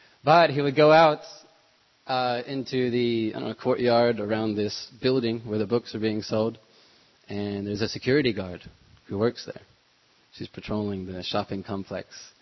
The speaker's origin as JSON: {"language": "English", "region": "California", "country": "United States", "said": "living in the Bay Area, I come from the Bay Area as well"}